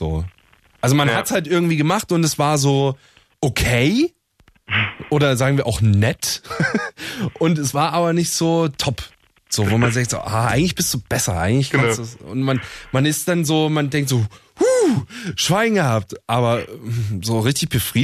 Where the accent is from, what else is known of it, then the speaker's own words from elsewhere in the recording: Dresden, Saxony, Germany; also born or lived in Jena; Ich bin in Dresden aufgewachsen, bin dann nach Jena zum Studieren, das ist ja auch so eine Studentenstadt